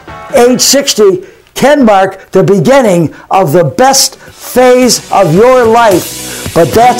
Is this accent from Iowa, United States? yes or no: no; Buffalo, New York, United States; born or raised there